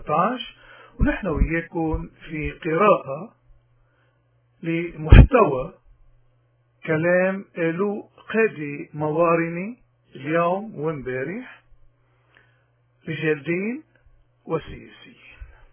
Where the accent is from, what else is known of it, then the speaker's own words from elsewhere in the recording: Lebanon; وكل المبادئ اللي انبنت عليها حياتنا كلبنانيين وخصوصا الموارني تحديدا